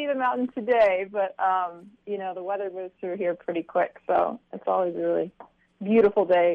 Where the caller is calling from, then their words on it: Denali, Alaska, United States; I'm actually calling from Denali, just outside the national park.